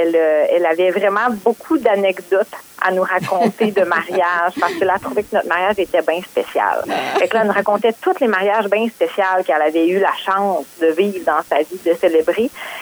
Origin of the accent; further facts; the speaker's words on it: Baie-Comeau, Quebec, Canada; Moi, je suis native de la Côte-Nord, donc Baie-Comeau plus précisément.